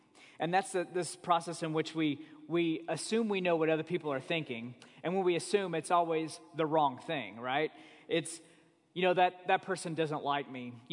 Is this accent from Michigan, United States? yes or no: no; Oklahoma, United States; I'm from Oklahoma, so who knows? But it seems like we have other people from Oklahoma.